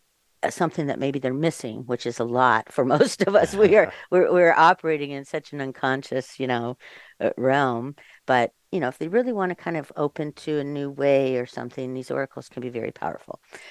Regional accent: California, United States; "You're writing about dreams? What? Where are you from?" "Oh, California."

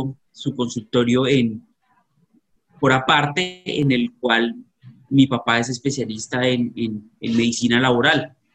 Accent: Cúcuta, Norte de Santander, Colombia; Yo soy cucuteño, salí del colegio Calasanz de Cúcuta. Me fui a hacer mis estudios en Bogotá, en la Universidad Javeriana. Y posteriormente estuve allá trabajando un tiempo.

